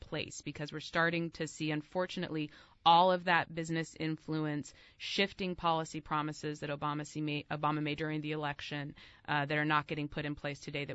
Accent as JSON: {"language": "English", "region": "California", "country": "United States", "said": "also high in my home state of California"}